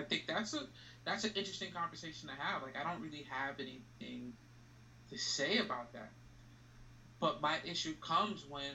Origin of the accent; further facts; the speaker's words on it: United States; But I was born and raised in America. I'm American.